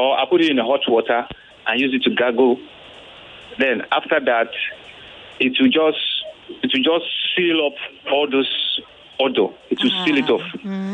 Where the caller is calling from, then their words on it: Ogun, Nigeria; I'm calling from Ogun State.